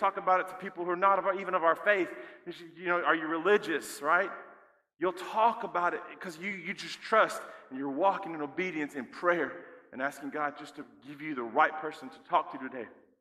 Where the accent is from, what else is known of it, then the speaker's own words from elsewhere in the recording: United States; since we're from Kentucky and Tennessee, we think, oh, it's like one of those storms.